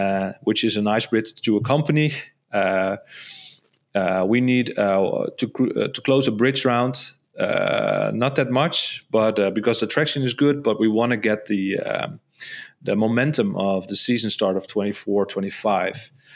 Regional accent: Friesland, Netherlands; I'm from the Netherlands and I'm from the northern part of the Netherlands, which is called Friesland.

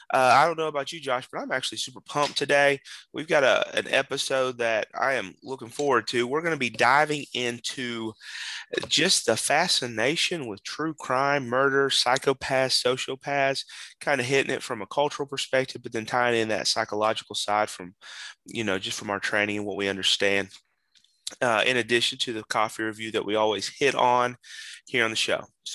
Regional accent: Ohio, United States; also born or lived in North Carolina; So where are you from? From Ohio. Oh, you a dang Yankee. And so in my life, I've been all of those things. I've been a Southerner, I've been a Northerner. Truthfully, I'm just a Midwesterner, I guess, by genetic birth.

